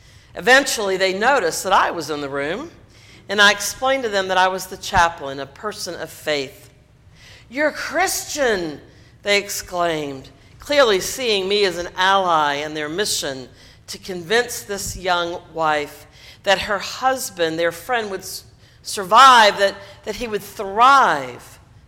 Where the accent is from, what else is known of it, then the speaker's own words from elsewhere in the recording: the South, United States; Now, I've been an Episcopalian all my life. And while I was raised in the South